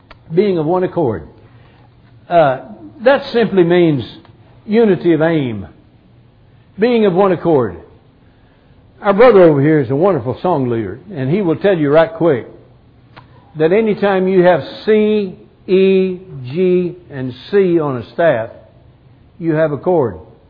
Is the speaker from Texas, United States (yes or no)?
yes; Texas, United States; I grew up in West Texas, out of 17 miles this side of the New Mexico line.